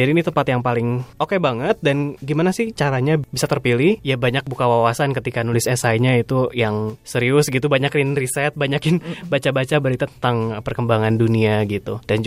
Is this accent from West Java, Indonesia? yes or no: yes; Bandung, West Java, Indonesia; now in United States; kadang-kadang kangen Bandung karena saya besar di Bandung gitu kan